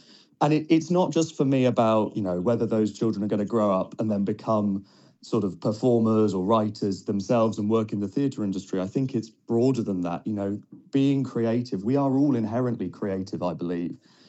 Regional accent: Grantham, East Midlands, United Kingdom; also born or lived in Nottingham; So I'm from the Midlands myself. So I grew up in Grantham, but my family is from Nottingham. So I've spent a lot of time in Nottingham over the years.

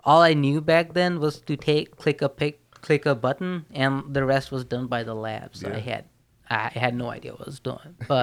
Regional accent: India; moved away as an adult; now in United States; because I was born in India. I grew up there. Until my senior year of undergrad

